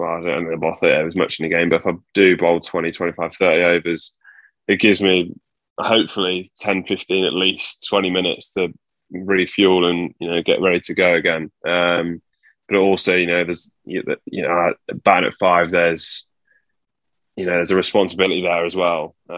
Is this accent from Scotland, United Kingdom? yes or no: no; Retford, East Midlands, United Kingdom; also born or lived in Worksop; I was born in Worksop. I mean, I lived there in Retford, actually, near Worksop for 7 or 8 years, I say, and then moved out towards Beaverway.